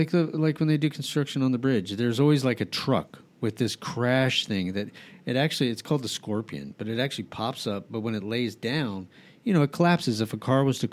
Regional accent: New Mexico, United States; when I grew up in New Mexico, which is kind of an interesting place because I lived in a place called Four Hills, which is basically a neighborhood at the base of four mountains, kind of foothills

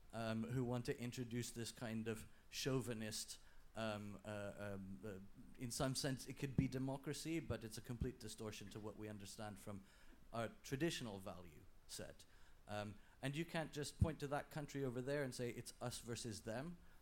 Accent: Finland; I'm also from Finland.

